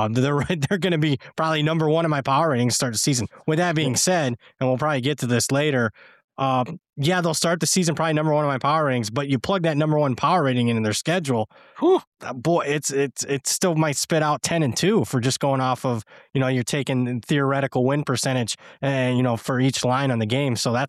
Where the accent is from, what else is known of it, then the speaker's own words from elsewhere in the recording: Ohio, United States; Yeah, look, I grew up in Ohio.